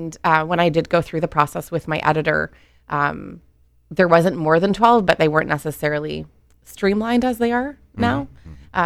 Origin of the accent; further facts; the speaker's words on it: Toronto, Ontario, Canada; I was born and raised in Toronto, which may give some people some insight, especially on the island here, because I always have to defend that I'm from Toronto.